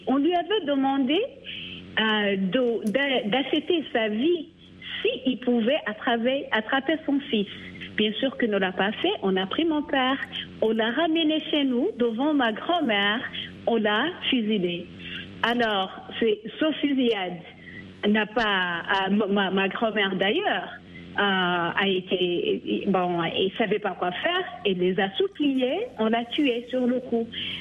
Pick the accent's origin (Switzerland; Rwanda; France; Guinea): Rwanda; Kigali; je viens de Kigali, on habitait un quartier sous le nom de Gatsata